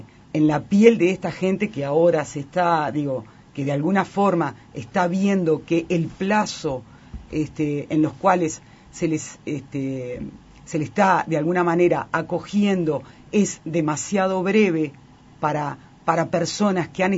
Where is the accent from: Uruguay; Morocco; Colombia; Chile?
Uruguay; Y nosotros, como pueblo uruguayo, tenemos que ser absolutamente solidarios